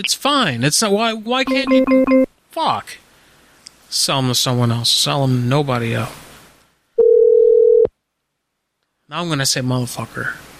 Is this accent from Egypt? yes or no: no; New York, United States; No, actually, I'm from New York. I'm retired. I've retired at 42. I'm from New York.